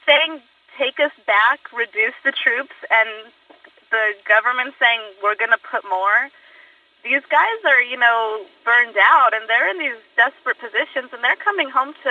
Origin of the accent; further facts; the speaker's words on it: San Pedro, California, United States; I'm from San Pedro, California.